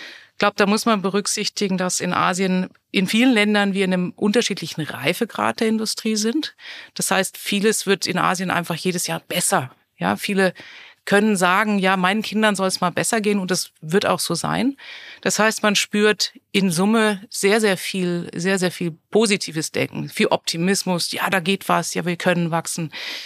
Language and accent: German; Heidelberg, Baden-Württemberg, Germany; now in Austria; Ich komme aus Deutschland, gebürtig in Heidelberg, aber seit mehr als 25 Jahren mit einem Bayern verheiratet.